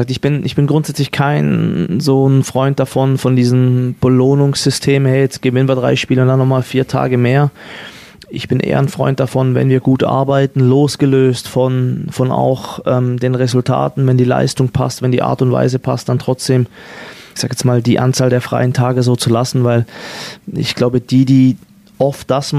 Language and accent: German; Switzerland; Es ist auch nicht so als Schweizer, dass man, obwohl die Schweiz sehr klein ist, aber es gibt dann auch sehr viele Skigebiete, dass man alles gesehen hat.